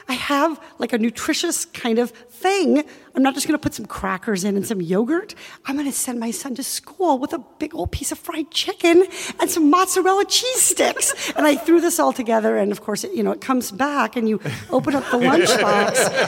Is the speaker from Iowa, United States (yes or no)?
yes; Iowa, United States; So I grew up in Iowa. I was a little clueless about Jewish culture.